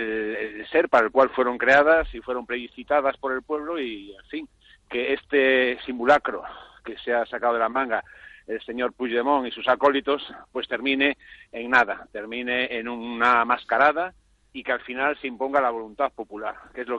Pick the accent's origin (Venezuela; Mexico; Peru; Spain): Spain; Galicia; he estado el sábado en Galicia, en mi tierra